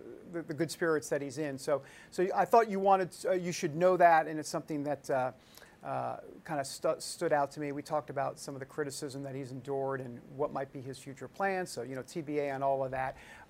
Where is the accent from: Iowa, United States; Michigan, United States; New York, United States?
New York, United States; So I've known him over 10 years. We're both from New York.